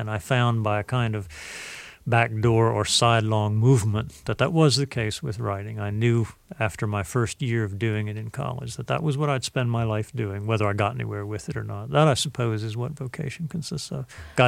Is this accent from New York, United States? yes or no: no; Virginia, United States; growing up in the Tidewater Marshes in a quite small town